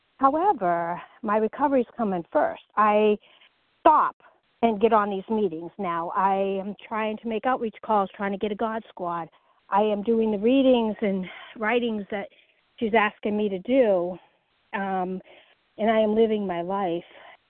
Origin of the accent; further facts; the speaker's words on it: North Carolina, United States; I am from North Carolina.